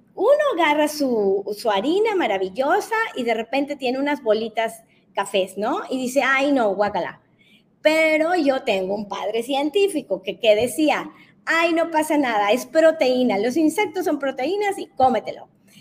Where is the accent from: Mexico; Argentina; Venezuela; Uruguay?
Mexico; Mis tonos son muy mexicanos. Soy muy mexicana, amo mucho mi México maravilloso.